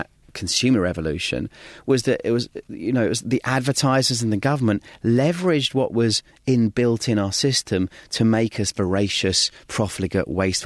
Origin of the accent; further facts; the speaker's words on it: United Kingdom; So in the soccer world, being British.